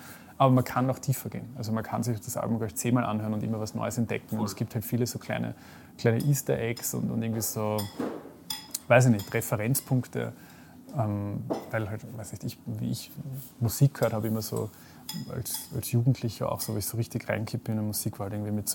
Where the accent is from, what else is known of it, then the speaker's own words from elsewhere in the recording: Burgenland, Austria; so wo ich her bin, in Neusiedlersee-Gegend, es ist schon anders.